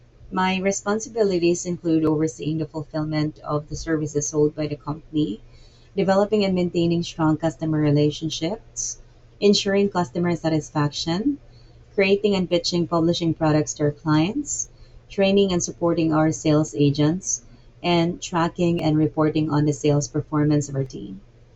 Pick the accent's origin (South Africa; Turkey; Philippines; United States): Philippines; Cebu, Central Visayas; I'm from Cebu, Philippines